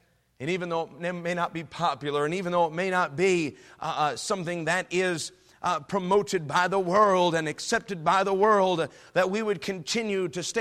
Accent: Syracuse, New York, United States; Now, I was born and raised in New York, in upstate New York, there in the Syracuse area. My parents were from New York City.

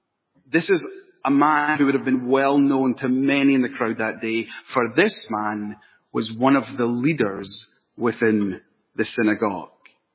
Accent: Scotland, United Kingdom; And as a Scotsman, I just love this account

